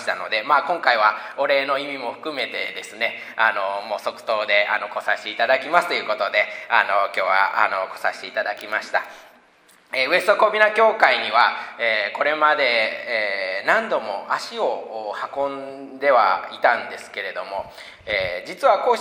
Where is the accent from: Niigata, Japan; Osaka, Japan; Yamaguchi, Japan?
Osaka, Japan; moved away as an adult; now in Santa Clarita, United States; あ、4世、3世で、で中を取って3世半という形ですが、大阪で生まれ未信者の家庭で、育ちました。高校卒業後に今私が住んでいるサンタクラリータというところ